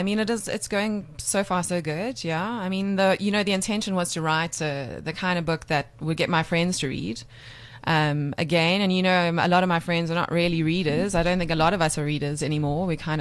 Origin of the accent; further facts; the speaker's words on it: Cape Town, Western Cape, South Africa; I'm from Cape Town. Flown in for the festival